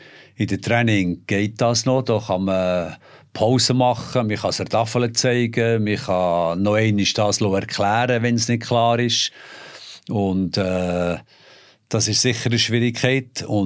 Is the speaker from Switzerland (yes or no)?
yes; Switzerland; Wir hatten Finnen, wir hatten Tschechen, ich war auch Schweizer dort.